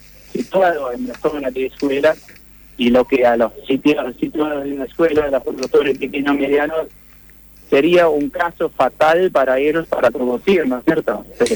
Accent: Germany; now in Argentina; yo soy productor tambero, tenemos un tambo ahí en la zona del Ramblón. Soy alemán, vivo hace 25 años en Argentina

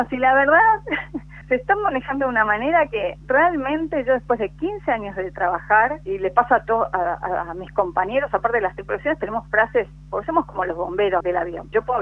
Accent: Argentina; somos profesionales aeronáuticos argentinos

